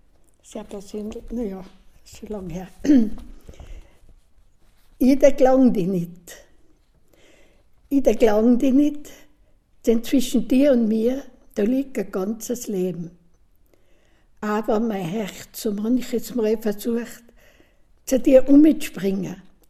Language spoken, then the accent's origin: German; Tamsweg, Salzburg, Austria; bin aus Damsweg daheim. Ich bin schon in Pension, ziemlich lang, war früher Lehrerin.